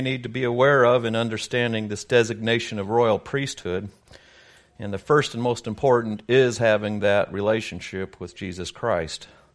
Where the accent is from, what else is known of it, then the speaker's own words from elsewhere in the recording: Colorado, United States; I'm from Colorado